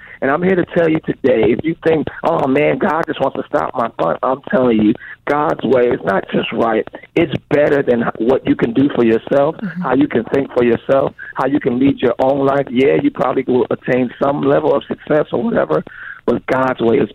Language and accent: English; New Jersey, United States; I'm from New Jersey. I'm sick of the cold. I'm sick of the snow.